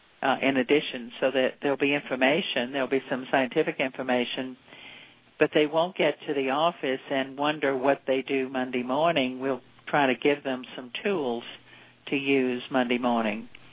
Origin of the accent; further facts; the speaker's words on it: New Orleans, Louisiana, United States; I grew up in New Orleans where we had a very small lot behind our home